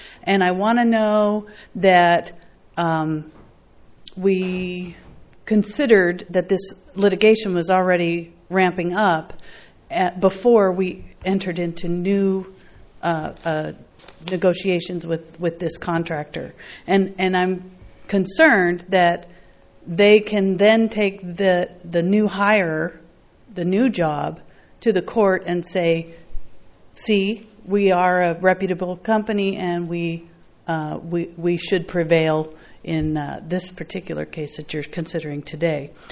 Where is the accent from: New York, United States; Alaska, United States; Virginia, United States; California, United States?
California, United States; Los Osos; from Los Osos.